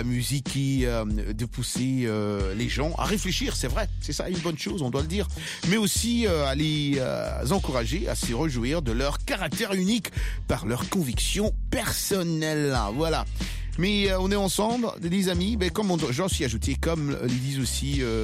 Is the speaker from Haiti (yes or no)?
no; DR Congo; moved away; mon retour... dans mon pays d'origine, la RDC, après 28 ans.